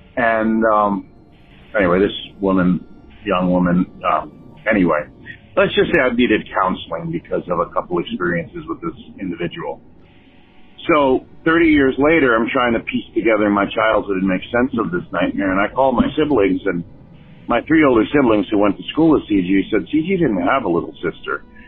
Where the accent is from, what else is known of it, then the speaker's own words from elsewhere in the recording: Connecticut, United States; now in Sioux Falls, United States; in Sioux Falls, South Dakota, but I grew up in Connecticut